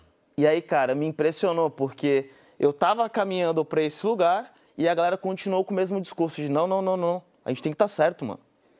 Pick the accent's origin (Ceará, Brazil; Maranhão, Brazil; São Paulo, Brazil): São Paulo, Brazil; Guarujá; Eu sou do Guarujá, litoral de São Paulo, de uma região que é bastante violenta e é bem menos flexível do que a capital, inclusive, né?